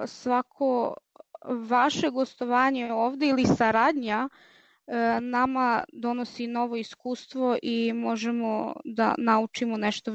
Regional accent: Kladovo, Southern and Eastern Serbia, Serbia; Naravno. Često i odlazim tamo i volim naravno svoj rodni kraj i rodnu zemlju.

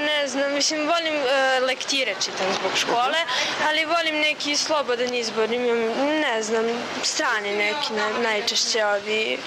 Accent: Belgrade, Serbia; Pa mi smo iz Beograda

